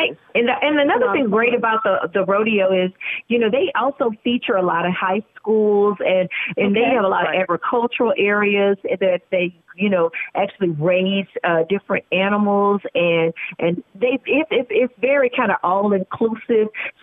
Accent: Houston, Texas, United States; Yeah, but, you know, me and Yvette, we grew up in Houston.

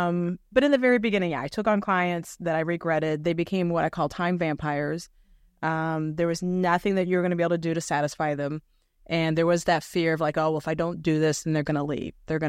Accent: Florida, United States; now in Illinois, United States; And so, you know, I come from Florida to Illinois.

